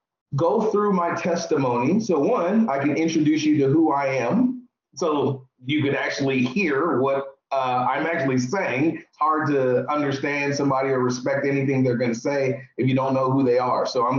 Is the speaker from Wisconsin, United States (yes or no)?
no; San Jose, California, United States; I'm actually born and raised in the Bay Area, San Jose, California. I'm 47 years old.